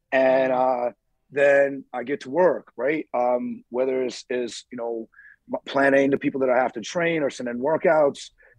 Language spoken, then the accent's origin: English; the South, United States; I mean, I grew up in the South eating chitlins and pig